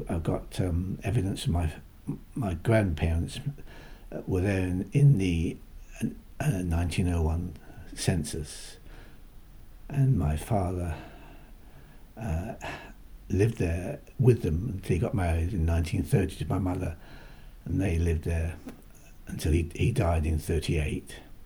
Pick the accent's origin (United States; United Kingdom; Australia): United Kingdom; Battersea, London; born there; I was born in 1933 in Battersea.